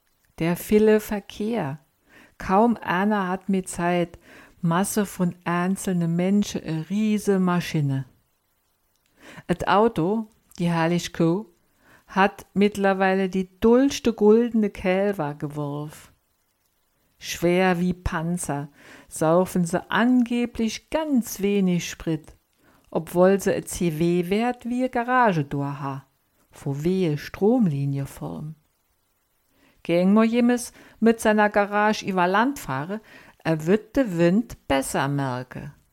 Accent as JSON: {"language": "German", "region": "Saarland", "country": "Germany", "tie": "born or raised there", "said": "irgendwo hier im Saarland in der Weg se, kann ich all die Stelle genau benennen, wo sich mein Mann in meiner Kindheit am Ende überschlagen hat."}